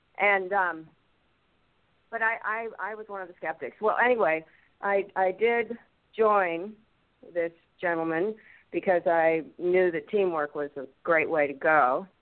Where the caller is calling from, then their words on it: Lexington, Kentucky, United States; from Lexington, Kentucky.